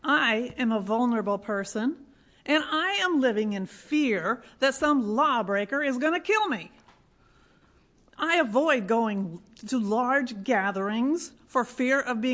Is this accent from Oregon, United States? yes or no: yes; Elmira, Oregon, United States; I'm from Elmira, down by Eugene.